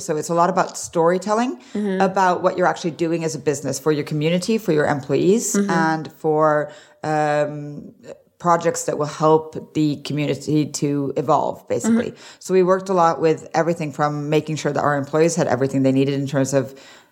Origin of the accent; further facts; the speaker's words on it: Arizona, United States; also born or lived in Sweden / Norway; I grew up in Arizona. Well, actually, I grew up everywhere. So I grew up in five different countries, but I mainly grew up in Arizona and in Sweden.